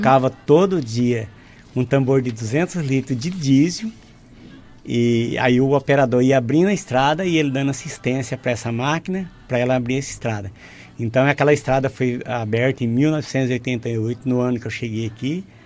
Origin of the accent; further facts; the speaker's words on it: São Paulo, Brazil; Eu sou natural do estado de São Paulo.